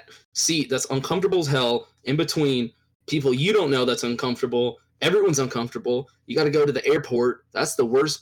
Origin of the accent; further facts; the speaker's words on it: Raleigh, North Carolina, United States; born there; Okay, yeah. I was born in Raleigh.